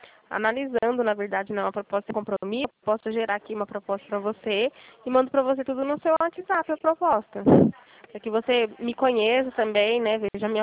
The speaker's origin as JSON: {"language": "Portuguese", "region": "São Paulo", "country": "Brazil", "said": "Eu sou do estado de São Paulo"}